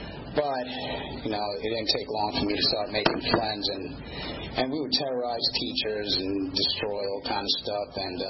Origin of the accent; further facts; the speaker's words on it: New York City, New York, United States; Basically, I was born and raised in New York City. My parents come from Columbia, South America.